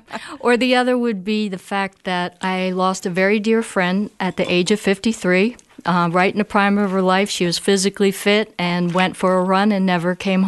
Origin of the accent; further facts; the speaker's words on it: Baltimore, Maryland, United States; As a little girl growing up in Baltimore, there were snowball stands, they called them snowballs there, on every corner.